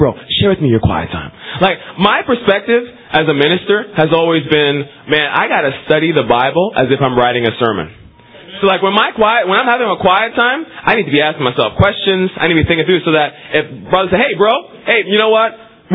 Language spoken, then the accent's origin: English; New York, United States; I'm a New Yorker, and the truth of it is, I'll never be a Boston fan.